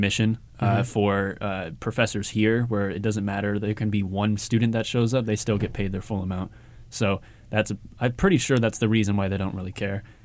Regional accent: Northridge, California, United States; Yeah, I'm from Northridge, you know, really.

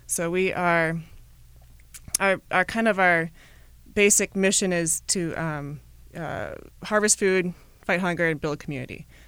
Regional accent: Midwest, United States; now in Los Angeles, United States; I'm from Midwest originally, but when I came out here to Southern California

